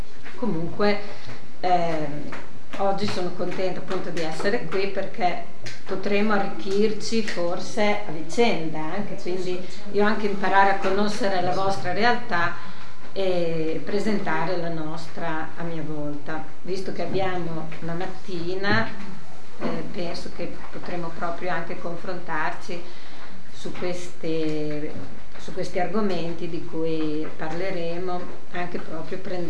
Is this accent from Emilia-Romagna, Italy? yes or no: yes; Modena, Emilia-Romagna, Italy; sono di Modena, quindi non siamo lontani con le terre.